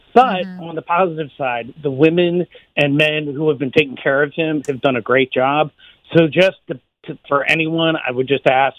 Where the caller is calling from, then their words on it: Lancaster, Pennsylvania, United States; from Lancaster, Pennsylvania.